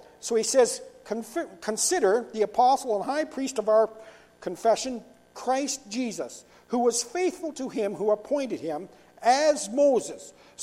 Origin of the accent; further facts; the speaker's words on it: Ontario, Canada; where I grew up in Ontario, the old farmers, they'd collect all the stones out of the field